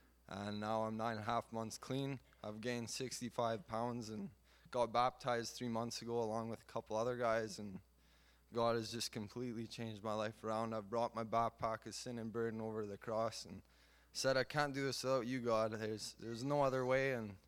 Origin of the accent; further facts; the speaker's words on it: Steinbach, Manitoba, Canada; I was born and raised in Steinbach.